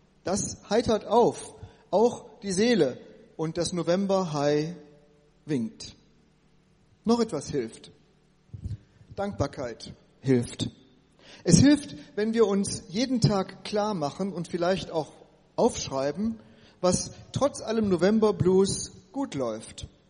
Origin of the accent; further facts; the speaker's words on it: North Rhine-Westphalia, Germany; dass ich als Westfale hier mit Menschen zusammen lebe und Erfahrungen mache, deren Lebenserfahrung hier in Pommern so ganz anders war als meine in Westfalen.